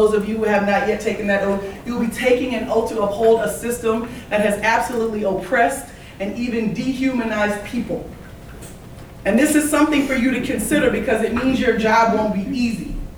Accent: Louisiana, United States; I am from St. Tammany Parish. I'm from just in between Slidell Incorporated and Lacombe Incorporated, a place called Bayou Vincent or Bayou Vincent. My family has been there since the 1770s.

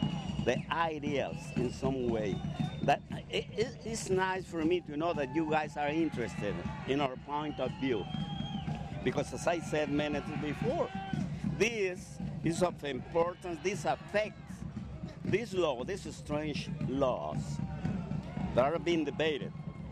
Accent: Mexico; English is a second language; now in United States; I'm from Mexico. But I'm a resident of this country for the last 40 years. I came to this country in 1964. And believe it or not, I'm not a citizen yet

